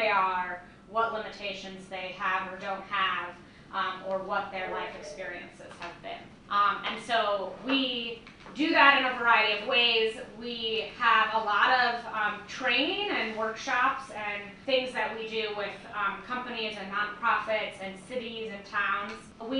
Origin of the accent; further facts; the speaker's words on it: Long Island, New York, United States; now in Boston, United States; I've been in Boston for about 5 years. I grew up in Long Island, New York.